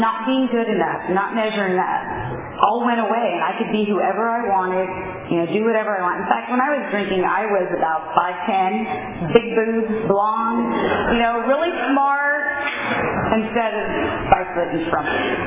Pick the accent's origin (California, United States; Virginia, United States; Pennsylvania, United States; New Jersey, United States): California, United States; Fresno; I started drinking, I was born and raised in Fresno, and started drinking at a really young age, about 12, 13.